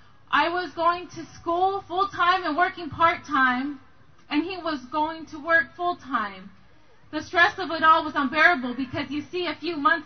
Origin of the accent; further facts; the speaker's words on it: California, United States; from Southern California